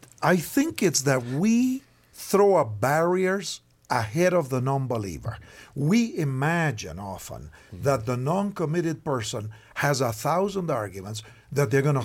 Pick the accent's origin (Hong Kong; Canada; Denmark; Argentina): Argentina; born there; English is a second language; We started because I was born in Argentina, as I'm sure my accent tells somehow.